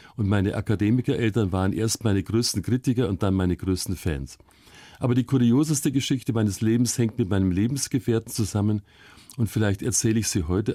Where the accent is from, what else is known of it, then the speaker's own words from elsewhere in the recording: Munich, Bavaria, Germany; München, ja.